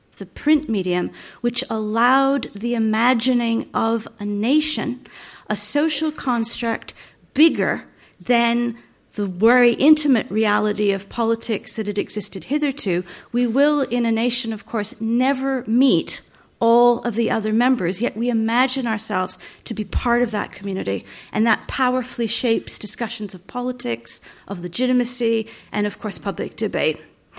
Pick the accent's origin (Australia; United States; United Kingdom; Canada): Canada; I'm a Canadian by origin, so I grew up with referendums.